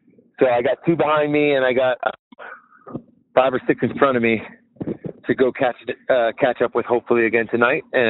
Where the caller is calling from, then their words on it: Island Park, Idaho, United States; I'm calling from Sawtelle by Island Park.